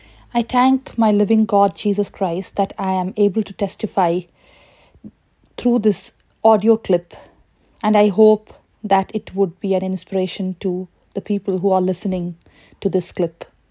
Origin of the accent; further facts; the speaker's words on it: Shillong, Meghalaya, India; I grew up in Shillong, which is the northeast part of India, where both my parents were in military service